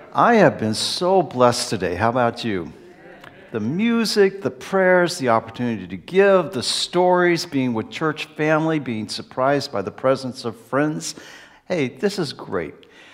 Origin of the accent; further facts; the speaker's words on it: Simi Valley, California, United States; Barbara and I grew up together in Simi Valley.